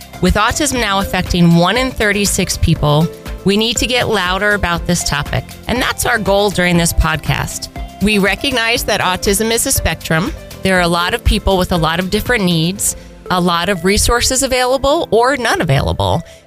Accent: Northeast, United States; now in Houston, United States; I also remember coming down to Houston because I was from the Northeast

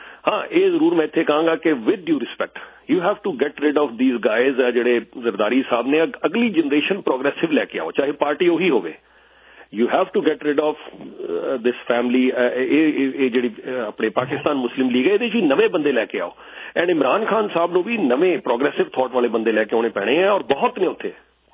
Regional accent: Punjab, India; ਅਸੀਂ ਇੱਧਰਲੇ ਸਾਈਡ ਤੇ ਪੰਜਾਬ ਤੋਂ ਹਾਂ

